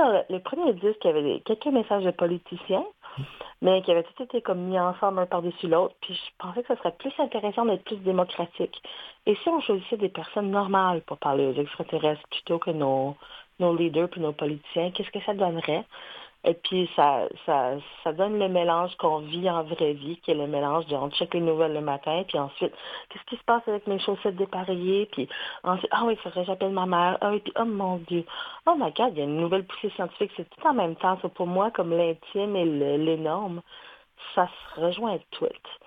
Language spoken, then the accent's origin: French; Halifax, Nova Scotia, Canada; Moi, je viens d'Halifax. C'est sûr que ces mélanges de langues-là font partie de mon entourage, mais c'est pas ma langue à moi, exactement. La mienne n'a pas de nom. Je viens d'Halifax. Notre culture n'a pas un nom qui est connu.